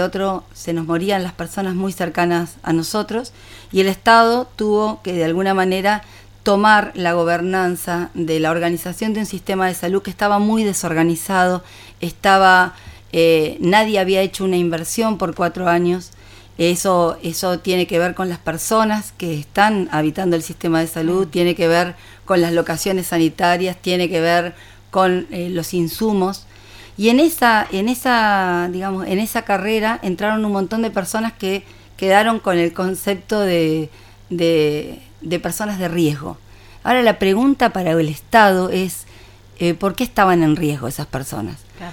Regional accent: Argentina; así que como argentina agradecer que esté

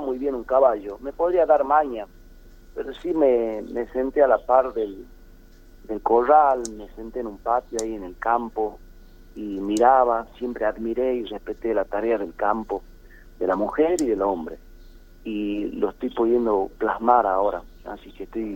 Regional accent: Salta, Argentina; nosotros los que somos de ahí del Chaco salteño

